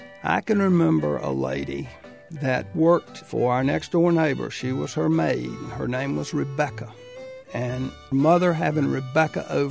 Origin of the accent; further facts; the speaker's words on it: Burlington, North Carolina, United States; several of them were from my hometown of Burlington.